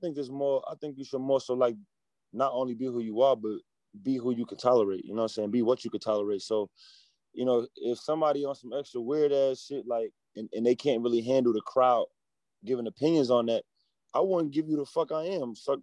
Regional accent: New York City, New York, United States; born there; I was born in New York, so all my family from New York.

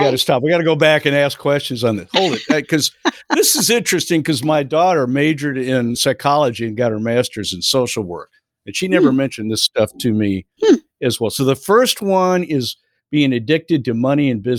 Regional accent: Minnesota, United States; Well, I grew up in Minnesota. And I'm a hockey player.

